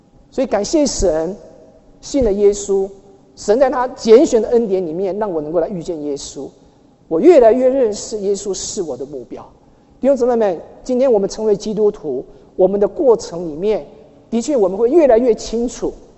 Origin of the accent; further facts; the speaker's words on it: Houli, Taichung, Taiwan; born there; 对，我出生就在后里，但是不是马槽。